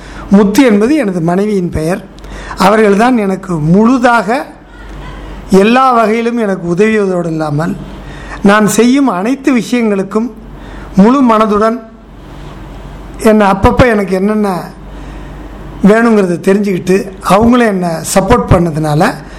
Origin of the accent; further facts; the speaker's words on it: Melaisivapuri, Tamil Nadu, India; born there; நான் பிறந்த ஊரான மேலைச்சுவபுரியில் சுமார் 1 கோடி ரூபாய் செலவில் ஒரு கல்யாண மண்டபம் கட்டி